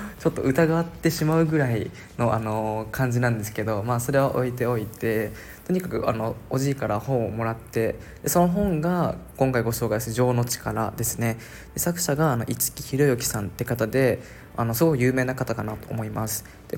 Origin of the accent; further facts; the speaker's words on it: Okinawa, Japan; 大学生だったんですけど、6年前とかですかね、神奈川にいた時みんな優しいんですよ。僕沖縄から来たので、